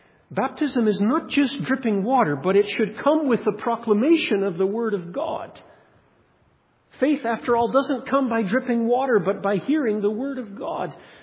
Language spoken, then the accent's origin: English; Alberta, Canada; moved away; We come from Alberta. Windswept, and the only time you see a tree is next to a river where someone planted and watered it for years to get it going.